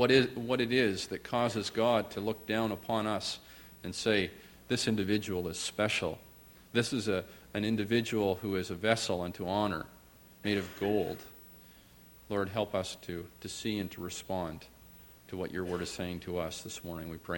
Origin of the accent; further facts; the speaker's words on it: Owen Sound, Ontario, Canada; I think back to my days of growing up in the Alliance Church in Owen Sound and how our pastor would almost weekly talk about our great prayer warriors.